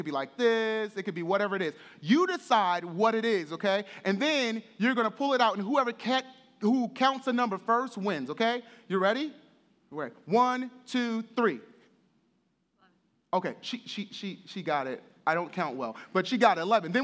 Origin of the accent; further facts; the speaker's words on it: Brooklyn, New York, United States; I grew up in Brooklyn, New York, in what would be considered the urban center or impoverished area, mostly an African-American neighborhood.